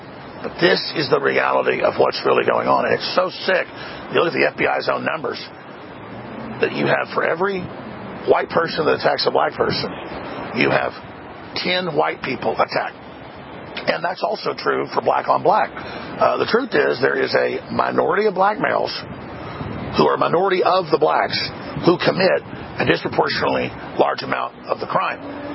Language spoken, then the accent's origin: English; Dallas, Texas, United States; Because I also got attacked by black people who were 3, 4, 5 years older than me growing up in Dallas.